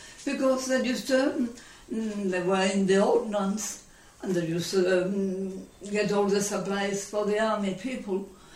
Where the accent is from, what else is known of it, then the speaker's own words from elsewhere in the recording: Gibraltar; I was born here in Gibraltar.